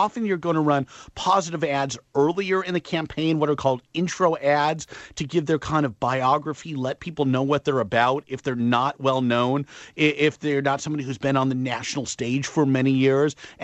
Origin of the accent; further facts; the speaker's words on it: California, United States; I know I'm from Southern California.